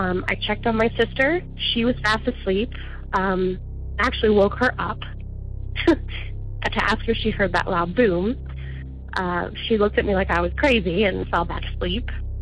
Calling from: Georgia, United States; I am calling from Georgia.

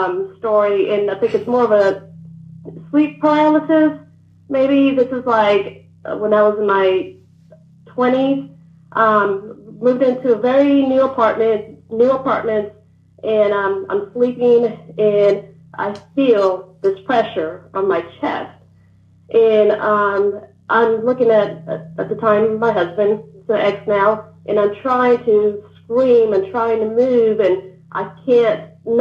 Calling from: Cleveland, Georgia, United States; from Cleveland, Georgia.

